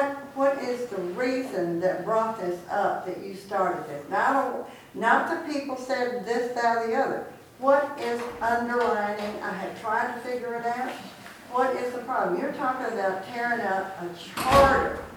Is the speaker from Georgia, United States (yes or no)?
yes; Rome, Georgia, United States; I grew up on Mount Alto in Rome, Georgia. This is my spot.